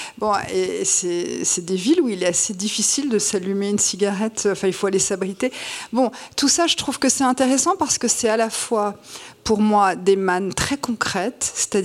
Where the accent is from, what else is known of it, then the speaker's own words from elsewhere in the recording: Le Havre, Normandy, France; moved away as an adult; moi, j'ai quitté Le Havre à 18 ans, et donc j'ai vécu toute mon adolescence là.